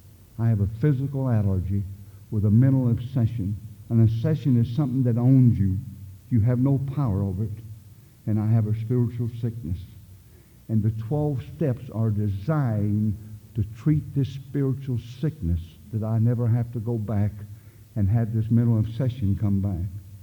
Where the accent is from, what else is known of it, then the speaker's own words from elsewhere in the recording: the South, United States; I'm a redneck from the South.